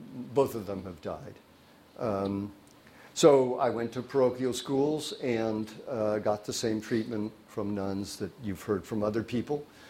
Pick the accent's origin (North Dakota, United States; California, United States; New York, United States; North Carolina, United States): California, United States; San Francisco; I was born in San Francisco on December 18th, 1943, so during the war, the only war we talk about of our generation. And we lived on Liberty Street near Mission Dolores.